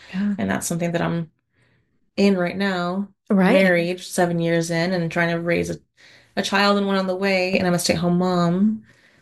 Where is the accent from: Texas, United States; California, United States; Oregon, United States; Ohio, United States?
Oregon, United States; also born or lived in Florida; A lot of my childhood was spent here in Oregon, but the first like maybe 8 years was in Florida.